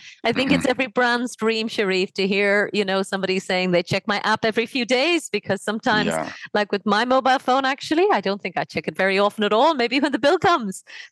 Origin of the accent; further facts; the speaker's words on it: Ireland; I've seen that in my home country of Ireland.